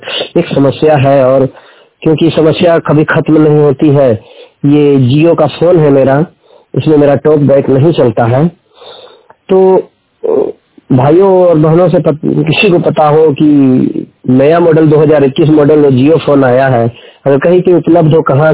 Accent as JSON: {"language": "Hindi", "town": "Basia", "region": "Jharkhand", "country": "India", "said": "मैं बसिया अनुमंडल जिला गुमला झारखंड का रहने वाला हूं।"}